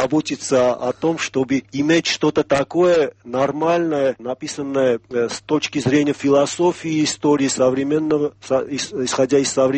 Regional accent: Armenia; Russian is a second language; мы, армяне, имеем 1500-летнюю религиозную историю

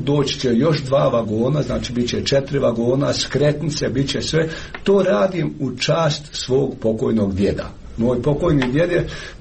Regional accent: Golubinje, Bosnia & Herzegovina; now in Norway; Hercegovine, iako sam 52 godine živim u Norveškoj. Ja sam otišao iz Golubinje, ali moram reći, Golubinje nikad nije otišao od mene.

